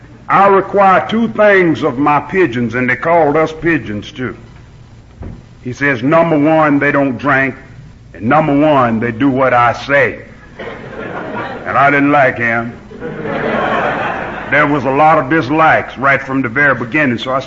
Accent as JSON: {"language": "English", "town": "Carthage", "region": "North Carolina", "country": "United States", "tie": "born or raised there", "said": "I was born and raised up here in North Carolina. That's my home, Carthage, North Carolina, just a few miles up from Pinehurst and Southern Pines."}